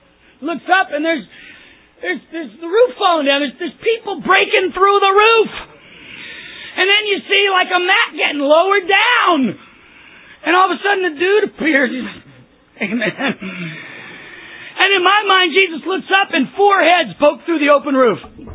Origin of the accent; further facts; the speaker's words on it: Syracuse, New York, United States; now in Chicago, United States; Of course, I came from Syracuse. Every Easter was white, you know.